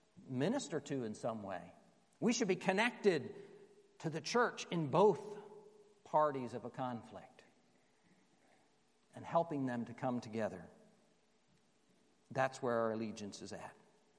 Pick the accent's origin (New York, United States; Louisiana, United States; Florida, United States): Florida, United States; I grew up in South Florida.